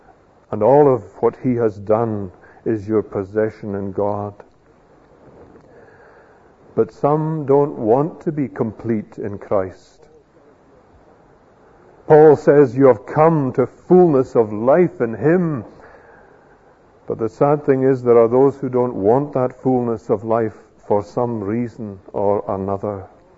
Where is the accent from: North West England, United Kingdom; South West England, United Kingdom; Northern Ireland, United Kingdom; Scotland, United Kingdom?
Scotland, United Kingdom; But I'm a Scot and it's my land, although I've not seen it.